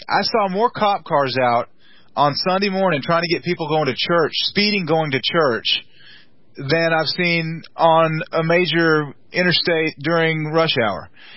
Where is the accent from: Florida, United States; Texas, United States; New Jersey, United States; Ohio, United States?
Texas, United States; We grew up, I remember growing up in Texas, and my uncle was a DPS agent, Department of Public Safety